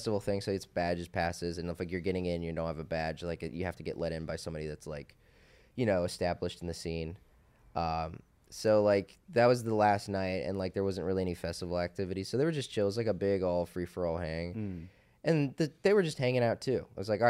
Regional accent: New York, United States; It's like, oh, no, I'm from New York.

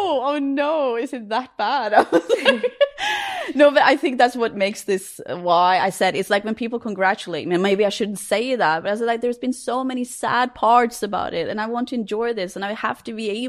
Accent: Norway; I'm from Norway, so that's where I know most of the system and how everything works.

